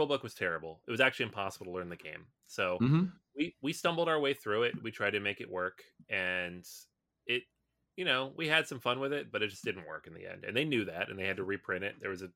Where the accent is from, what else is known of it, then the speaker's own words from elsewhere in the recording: Seattle, Washington, United States; I was super excited about this game because I grew up in Seattle. We read about Lewis and Clark. It was part of my state and natural local history units.